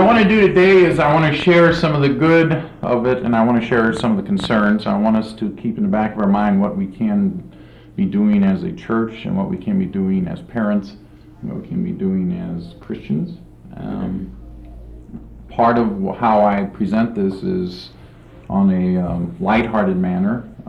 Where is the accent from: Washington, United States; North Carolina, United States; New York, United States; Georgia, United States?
Washington, United States; Redmond; For those that didn't meet me yesterday afternoon, I am from Redmond, Washington.